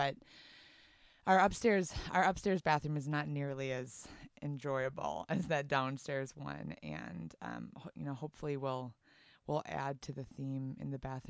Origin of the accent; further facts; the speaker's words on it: Wisconsin, United States; now in San Francisco, United States; originally I'm from Wisconsin, currently living and working in San Francisco.